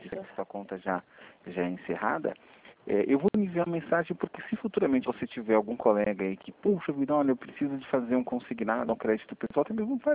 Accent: São Paulo, Brazil; eu sou de São Paulo, mas eu moro no interior hoje, né? Então, assim, eu fugi do caos. Eu morava na região de São Luís

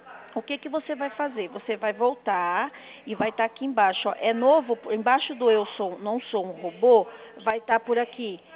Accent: Sorocaba, São Paulo, Brazil; Eu sou de Sorocaba.

